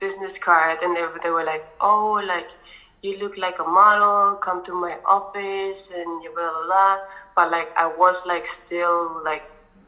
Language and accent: English; Tijuana, Baja California, Mexico; they scouted me in my hometown in Tijuana.